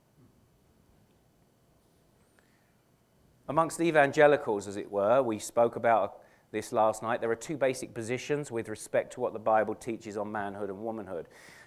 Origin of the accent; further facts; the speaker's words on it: England, United Kingdom; Now, I'm from England, and I used to play soccer.